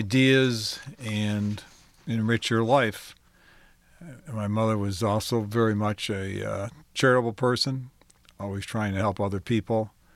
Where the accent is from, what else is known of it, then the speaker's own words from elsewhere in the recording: Detroit, Michigan, United States; So I had a pretty basic, normal life growing up in Detroit.